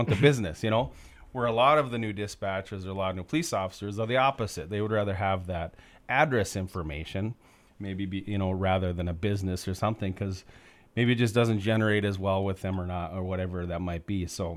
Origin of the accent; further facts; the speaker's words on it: Crookston, Minnesota, United States; When I was like Katie and Becky and a bunch of us, you know, we were born and raised in Crookston.